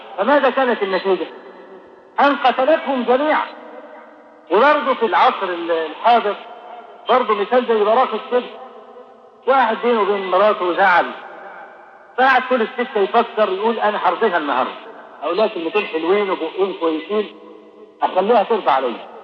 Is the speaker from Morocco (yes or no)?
no; Egypt; ودرج عندنا في مصر هنا